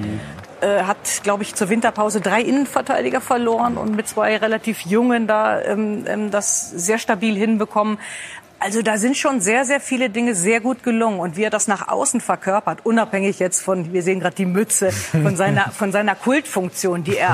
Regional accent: Rhineland, Germany; Naja, ich als Rheinländerin natürlich aufgesaugt

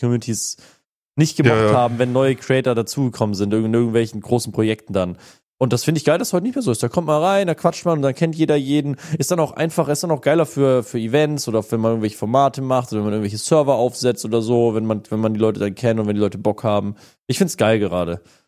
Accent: Baden-Württemberg, Germany; ich bin ja ein Schwabe

